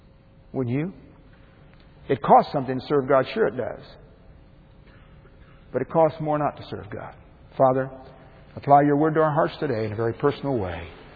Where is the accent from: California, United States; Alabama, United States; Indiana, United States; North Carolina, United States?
Indiana, United States; Connersville; now in Greenville, United States; My hometown, Connersville, Indiana, is more than I could handle, let alone New York.